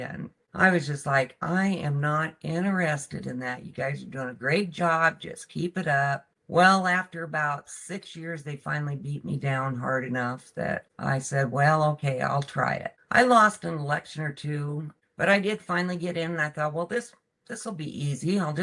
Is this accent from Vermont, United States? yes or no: no; South Dakota, United States; Well, born and raised in Harding County, South Dakota. I always tell people, if you're not from Harding County, there's probably no reason you'll go there. Wind blows all the time, a lot of snow. My parents had a ranch.